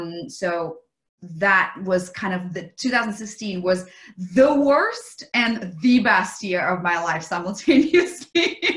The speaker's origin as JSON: {"language": "English", "country": "Russia", "tie": "born or raised there", "second_language": "English", "moved": "yes", "lives_now": "New York City, United States", "said": "Yeah, so originally I am from Russia. I was born and bred in Russia, and I migrated to the United States, to New York City, where I am currently located, but I also am location independent. So New York City for now."}